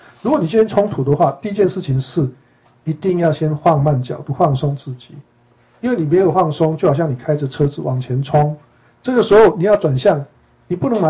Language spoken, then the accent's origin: Chinese; Taiwan; moved away; 我从台湾过来的时候叫我说跟人家挥手啊